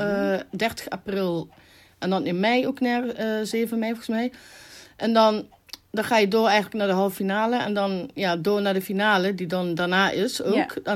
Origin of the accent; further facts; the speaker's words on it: North Brabant, Netherlands; born there; Ik ben 40 jaar, geboren in Brabant. Ja. Met 8 kinderen en dan vader en moeder. Wij zijn een Marokkaans gezin. Ja. Mijn ouders zijn al heel lang hier eigenlijk in Nederland.